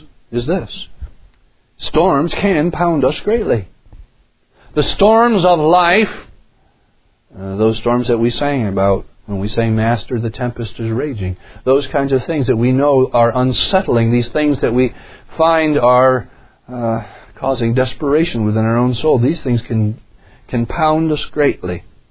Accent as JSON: {"language": "English", "region": "New York", "country": "United States", "tie": "born or raised there", "said": "I remember growing up in New York, sometimes you have combinations of these things, living on the lake."}